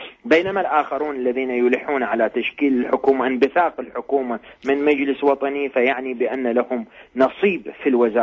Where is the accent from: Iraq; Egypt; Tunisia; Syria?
Iraq; Najaf, Najaf Governorate; أنا ابن مدينة النجف وأعرف أن هذه المدينة محاصرة منذ أكثر من أسبوعين